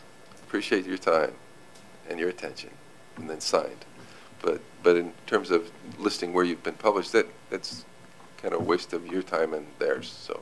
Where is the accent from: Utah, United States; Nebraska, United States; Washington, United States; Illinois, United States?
Washington, United States; The dumb luck of my young publishing life was that I grew up in Washington State.